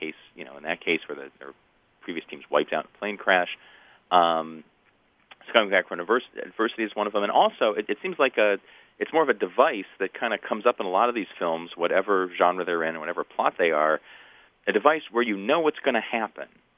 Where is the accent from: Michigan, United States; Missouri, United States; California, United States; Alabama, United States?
Michigan, United States; Kalamazoo; I grew up in Kalamazoo, so I know all about where Western Michigan is and their rivalry with Marshall and their teams in the MAC.